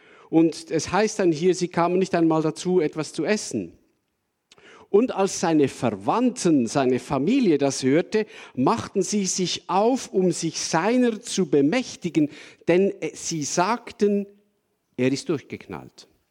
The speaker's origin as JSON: {"language": "German", "country": "Switzerland", "said": "ich als Schweizer"}